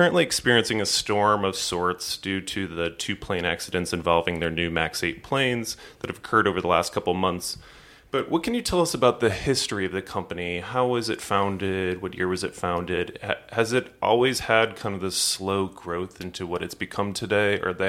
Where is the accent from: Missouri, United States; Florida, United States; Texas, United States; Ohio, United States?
Missouri, United States; St. Louis; I grew up in St. Louis, and I think St. Louis was, I grew up seeing McDonnell Douglas buildings everywhere.